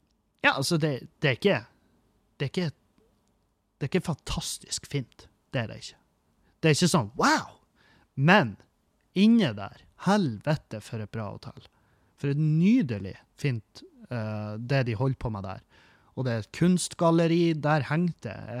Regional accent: Halsa, Møre og Romsdal, Norway; jeg vokste opp på Halsa, og der produserer vi fiskfôr, og det er også masse laksemære i fjorden der.

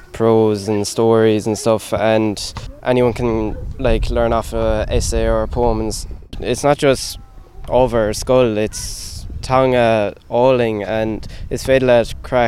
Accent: Ireland; first language Irish; English is a second language; I went to an all-Irish primary school and secondary school, so it's definitely my first language.

